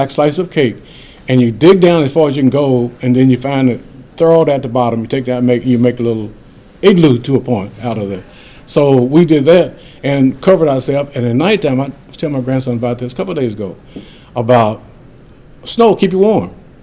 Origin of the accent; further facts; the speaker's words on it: Kentucky, United States; Now, I'm from Kentucky. I heard that word so many times, it didn't bother me at all in Kentucky because I was used to it.